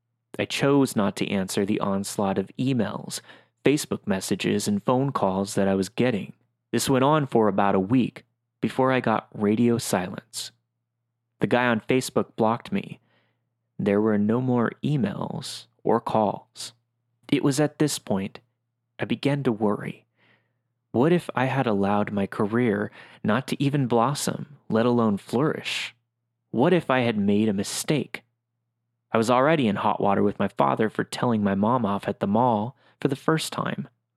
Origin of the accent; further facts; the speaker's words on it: Portland, Oregon, United States; I grew up in Portland, Oregon, and me and my friends would often go to the Lloyd Center to go shopping or just to hang around the food court being degenerates.